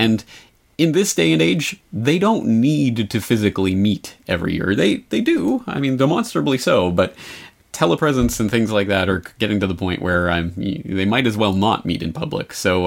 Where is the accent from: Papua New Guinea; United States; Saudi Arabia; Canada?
Canada; Sorry. I'm Canadian. I can say that.